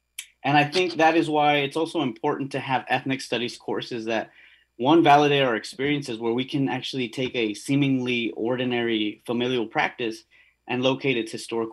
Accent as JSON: {"language": "English", "region": "Texas", "country": "United States", "tie": "born or raised there", "said": "I grew up in South Texas with most of my family. I would say about 90% of my family still in Mexico, in the northern regions of Mexico."}